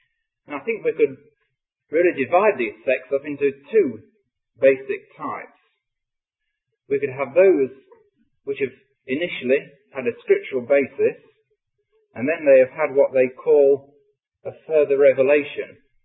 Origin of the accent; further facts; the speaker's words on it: Draycott, United Kingdom; I think, to put you in the picture, I'm from Draycott, as many of you here know.